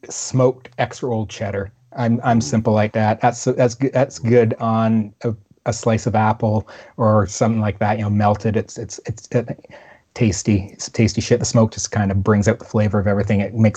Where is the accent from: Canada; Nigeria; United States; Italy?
Canada; I'm a Canadian